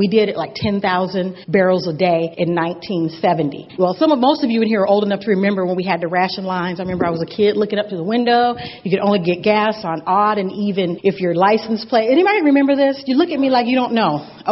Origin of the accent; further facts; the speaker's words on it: California, United States; And I'm from California. Water was a huge issue.